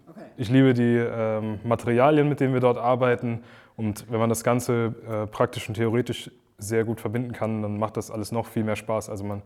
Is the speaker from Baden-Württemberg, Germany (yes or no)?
no; Giessen, Hesse, Germany; Also ich komme ja aus Gießen.